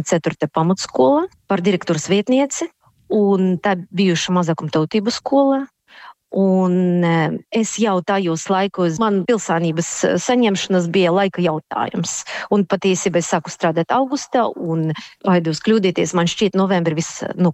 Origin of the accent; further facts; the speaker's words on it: Russia; moved away as an adult; now in Latvia; kā es esmu opozicionāre, es aizbraucu no Krievijas politiskiem iemesliem dēļ, tāpēc, ka es negribēju un nevarēju dzīvot valsti, kur jau tajos laikos nebija vārda brīvība.